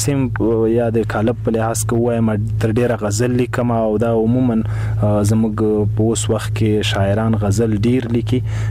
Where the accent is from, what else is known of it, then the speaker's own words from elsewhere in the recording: Khost, Afghanistan; نو زه د خوست یم، … دلته لوی شوی یم، دلته مې زده کړې کړي دي. سږ کال د شیخ زاید پوهنتون د ادبیاتو له پوهنځي فارغ شوم.